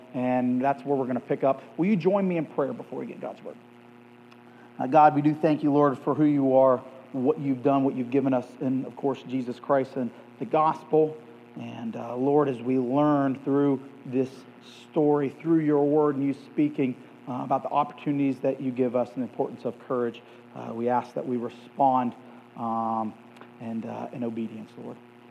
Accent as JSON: {"language": "English", "town": "Youngstown", "region": "Ohio", "country": "United States", "said": "I'm from Youngstown, Ohio, and we have lots of crime family connections, okay?"}